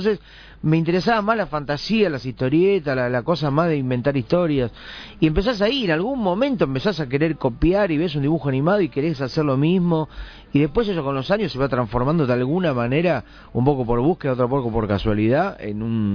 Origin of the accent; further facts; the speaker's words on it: Mar del Plata, Buenos Aires Province, Argentina; now in Buenos Aires, Argentina; Yo soy de Mar del Plata y hace un año y medio que estoy viviendo en Buenos Aires.